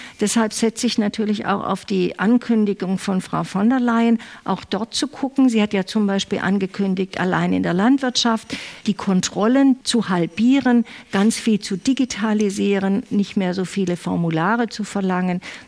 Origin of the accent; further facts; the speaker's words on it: Geislingen an der Steige, Baden-Württemberg, Germany; Ich bin zwar in Geislingen an der Steige groß geworden, aber erzogen dort von einer Großmutter, die alemannisch spricht, die also aus dem Markgräflerland kommt.